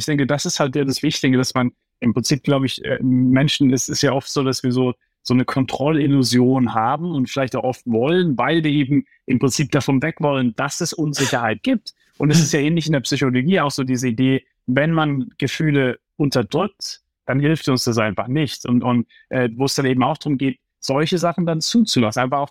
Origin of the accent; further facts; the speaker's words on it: Heidelberg, Baden-Württemberg, Germany; ich bin aufgewachsen im Umfeld, ja, du weißt, ich komme aus Heidelberg